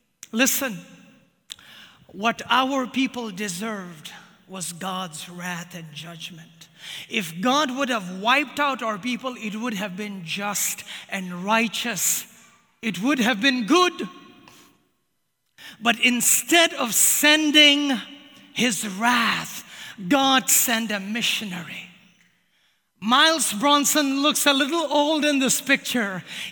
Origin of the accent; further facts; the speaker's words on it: India; I grew up in India, and my people were unreached people groups. They were called Nagas. This is my people in India.